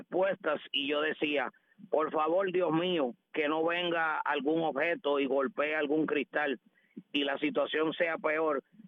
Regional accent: Aguada, Puerto Rico; Está siendo un día hermoso para acá, para mi pueblo de Aguada.

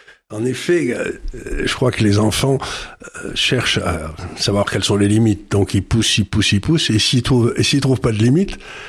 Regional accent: Syria; born there; Je suis né en Syrie

